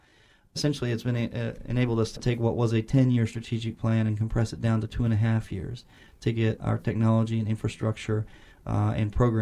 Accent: Duncan, Oklahoma, United States; I grew up in Duncan, and my wife and I went away for training for nearly 10 years and then returned to Oklahoma in 2008

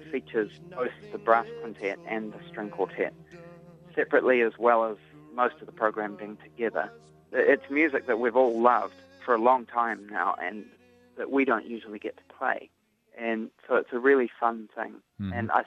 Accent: New Zealand; moved away as an adult; now in United States; We got started when I came over from New Zealand to study at Yale

